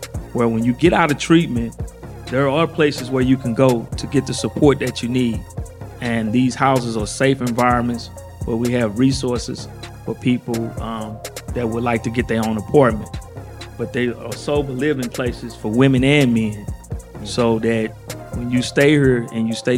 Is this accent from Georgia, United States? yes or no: no; Missouri, United States; I'm from the Wells Goodfellow, Hamilton Heights area, where it's a lot of violence, it's a lot of drugs, a lot of open air drug markets.